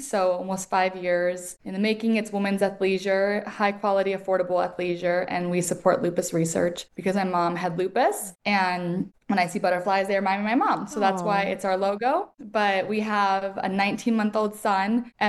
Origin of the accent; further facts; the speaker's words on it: Elgin, Illinois, United States; also born or lived in New York City, United States; I'm originally from Elgin, Illinois, so it's about 3 hours north. I went to school in New York City and then got married and moved here with my husband